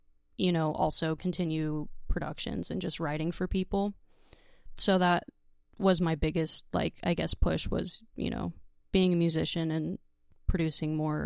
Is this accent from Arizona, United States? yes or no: yes; Phoenix, Arizona, United States; now in Los Angeles, United States; Yeah, so I'm not from Los Angeles originally. I'm from Phoenix, Arizona, and I've always been involved in the music scene.